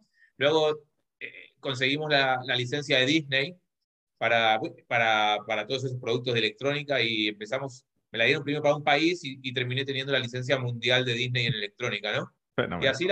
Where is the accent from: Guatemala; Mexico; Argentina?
Argentina; now in Spain; Como les decía, soy argentino, vivo en España hace 15 años.